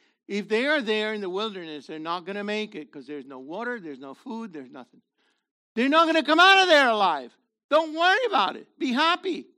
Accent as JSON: {"language": "English", "country": "United States", "said": "Because I'm soft. I'm from America. I like my air condition."}